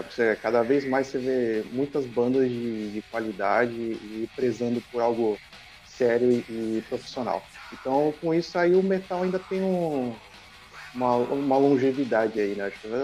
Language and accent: Portuguese; Santos, São Paulo, Brazil; Então, no meu caso aqui, eu sou de Santos, né? Eu sou do litoral.